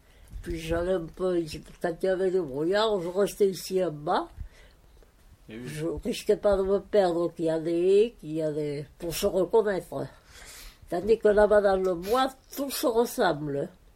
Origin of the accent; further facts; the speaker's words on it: France; En 1926, le 9 février. Je suis née ici à l'Abeille, dans la maison.